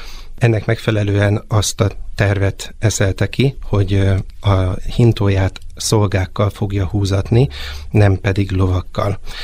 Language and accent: Hungarian; Pilisszentiván, Pest, Hungary; Én Pilisszent Ivánról származom